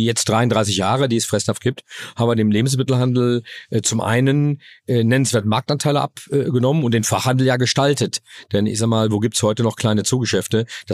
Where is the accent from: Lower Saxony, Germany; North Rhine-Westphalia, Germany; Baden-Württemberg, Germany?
North Rhine-Westphalia, Germany; Dormagen; Ja, und ich bin in Köln geboren, in Dormagen aufgewachsen. Also alles hier so ein bisschen im Speckgürtel.